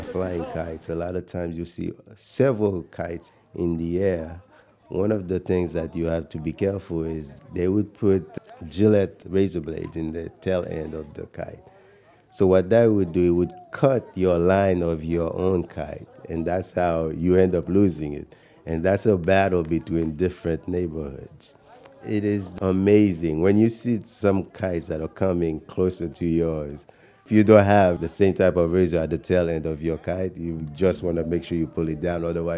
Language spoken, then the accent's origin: English; Port-au-Prince, Ouest, Haiti; Growing up in Port-au-Prince in Haiti, it's a small little town. If you're in Haiti, you would consider that rural, so, you know, far from the capital.